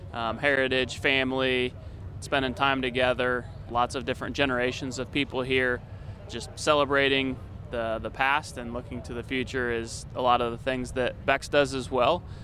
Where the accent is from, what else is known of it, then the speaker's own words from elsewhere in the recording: Fairbury, Illinois, United States; I grew up in Fairbury, Illinois, not too far from here. My family farms.